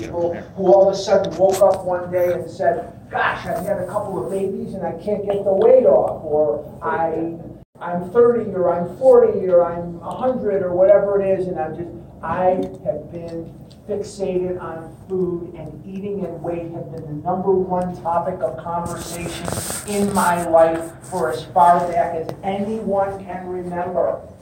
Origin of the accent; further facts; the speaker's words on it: Scottsdale, Arizona, United States; also born or lived in Chicago, Illinois; I'm a recovered compulsive overeater, and I'm from Scottsdale, Arizona, via Chicago, as you'll find out as I tell you my story.